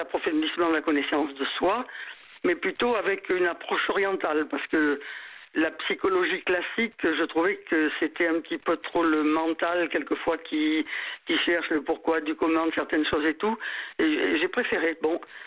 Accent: Nouvelle-Aquitaine, France; Je suis de la Gironde au départ, je suis venu me faire opérer sur Lyon

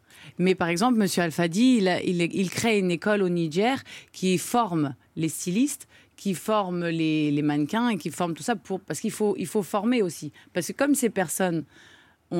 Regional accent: France; moi, je suis française

